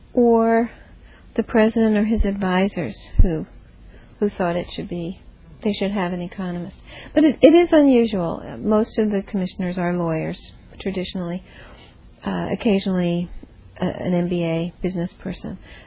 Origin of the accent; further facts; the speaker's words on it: Brooklyn, New York, United States; We're both from Brooklyn. We're both about the same age. We had similar cultural backgrounds and philosophical views.